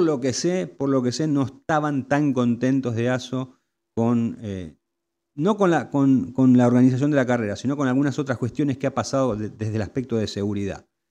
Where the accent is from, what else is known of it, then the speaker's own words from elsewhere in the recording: Argentina; Que a veces uno piensa que somos los argentinos, somos así, pero en España también, ¿no?